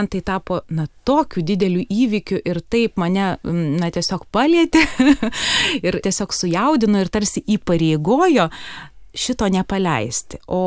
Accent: Samogitia, Lithuania; pati esu žemaitė. Ir abu tėveliai mano žemaičiai ir, na, taip jau susiklostė gyvenime, kad ištekėjau už vyro žemaičio ir mūsų šeimoje iki šiol žemaičių kalba

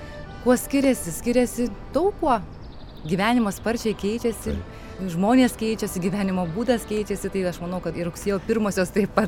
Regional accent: Telšiai, Telšiai County, Lithuania; Gimiau ir užaugau ir lankiau mokyklą Telšiuose.

